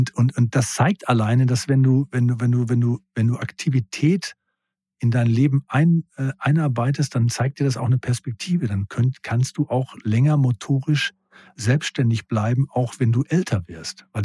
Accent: North Rhine-Westphalia, Germany; Ich bin sehr, sehr im Ruhrgebiet aufgewachsen. Da hat man sehr derben Humor.

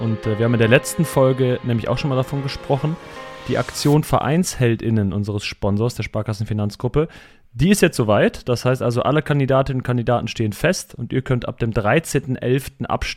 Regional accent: Cologne, North Rhine-Westphalia, Germany; wir sind bei den Köln groß geworden

